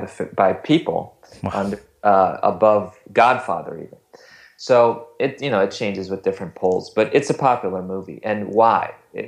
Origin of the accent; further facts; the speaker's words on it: Wisconsin, United States; I am not from Ohio. I'm from Wisconsin.